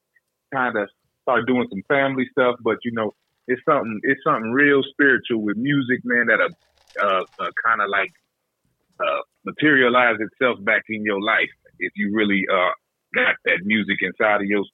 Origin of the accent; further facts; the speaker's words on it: Peoria, Illinois, United States; I'm from Peoria, Illinois, outside of Chicago, home of Richard Pryor.